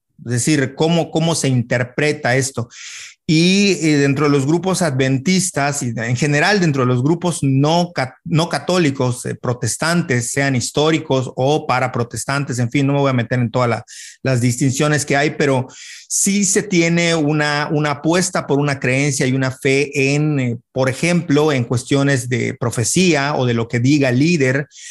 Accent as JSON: {"language": "Spanish", "country": "Mexico", "said": "aún siendo mexicanos y estando aparentemente amalgamados bajo la misma bandera"}